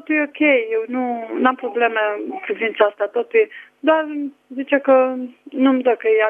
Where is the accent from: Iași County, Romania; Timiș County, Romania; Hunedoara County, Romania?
Hunedoara County, Romania; Certej; Eu sunt din Certej.